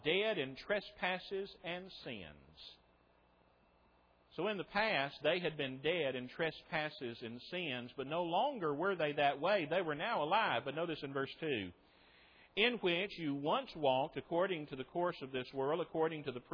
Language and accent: English; Hayterville, Alabama, United States; Ronnie and I grew up together in Hayterville, Alabama. Went to Hayterville Junior High School together.